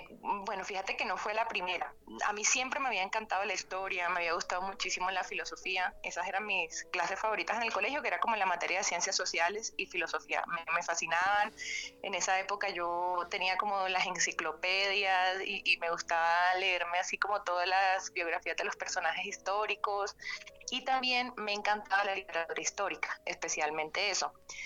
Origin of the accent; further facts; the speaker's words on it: Cartagena, Bolívar, Colombia; Yo soy de Cartagena, de familia barranquillera y de Magangué.